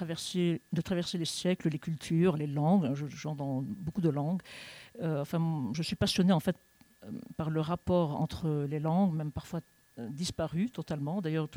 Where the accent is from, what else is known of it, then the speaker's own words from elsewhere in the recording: Lebanon; now in France; En fait, je viens du Liban et ça fait très longtemps que je vis en France.